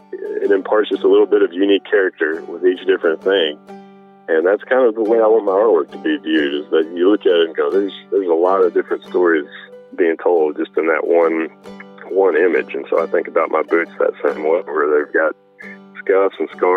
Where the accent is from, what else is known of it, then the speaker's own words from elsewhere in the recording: Early, Texas, United States; I bought brand new in my hometown of Early, Texas when I was 19 years old.